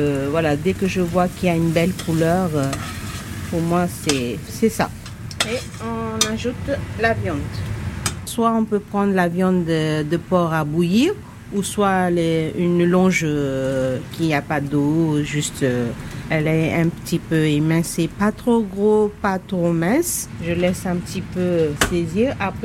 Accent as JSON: {"language": "French", "town": "Pondicherry", "region": "Puducherry", "country": "India", "tie": "born or raised there", "said": "Je suis née et j'ai grandi à Pondichéry, vraiment au sud de l'Inde. En fait, nous, c'est la cuisine créole indienne, parce que moi, je suis d'un mélange indien et européen."}